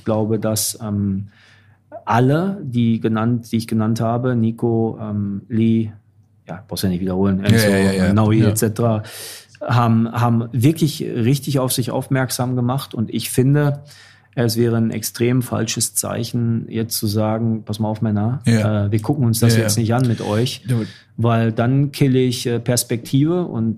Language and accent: German; Dortmund, North Rhine-Westphalia, Germany; jetzt bin ich als Dortmunder